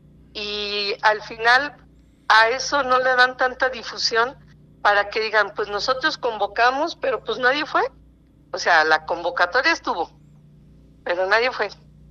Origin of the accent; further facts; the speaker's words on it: Zapopan, Jalisco, Mexico; yo soy de Zapopan